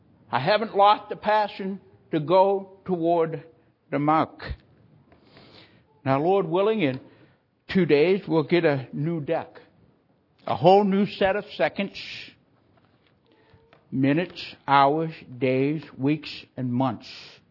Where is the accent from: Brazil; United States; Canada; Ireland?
Canada; because I am a Canadian, and we have a wider field and a longer field